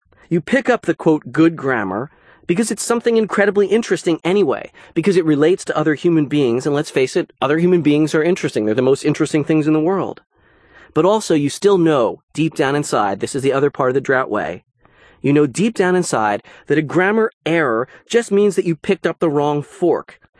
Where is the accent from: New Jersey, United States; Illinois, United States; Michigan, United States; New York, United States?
New Jersey, United States; My excuse is that I'm from New Jersey, which isn't fair because other members of my family have lovely table manners.